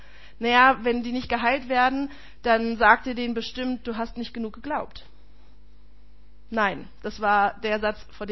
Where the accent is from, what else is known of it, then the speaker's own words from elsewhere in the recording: Bielefeld, North Rhine-Westphalia, Germany; In meiner Jugend in Bielefeld haben wir jeden Freitagabend